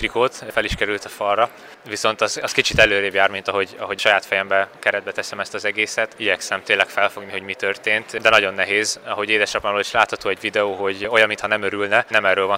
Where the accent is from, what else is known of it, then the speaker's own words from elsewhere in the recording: Hungary; magyarként először